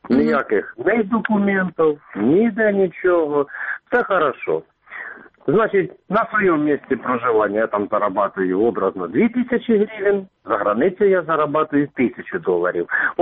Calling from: Dnipropetrovsk Oblast, Ukraine; Дніпропетровщина.

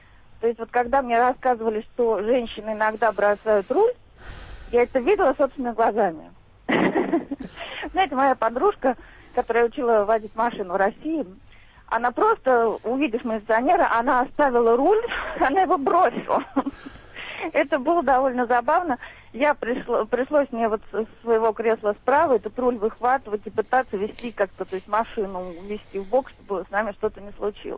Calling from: France; Вот я звоню вам из Франции.

